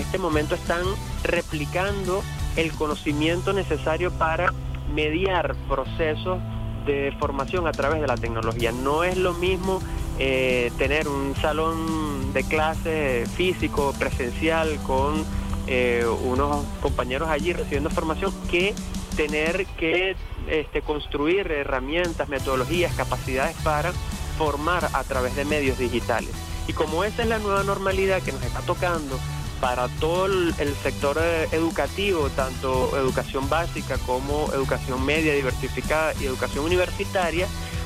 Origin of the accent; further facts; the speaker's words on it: Venezuela; superhéroes somos los venezolanos, ¿no?